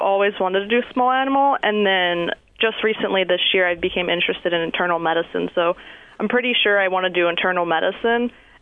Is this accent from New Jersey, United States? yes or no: no; Croydon, Pennsylvania, United States; I come from Croydon, Pennsylvania.